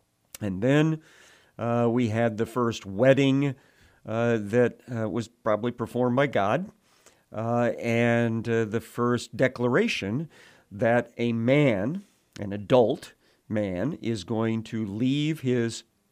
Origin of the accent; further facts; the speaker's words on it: the South, United States; That's the way we'd say it down the place where I grew up in the South.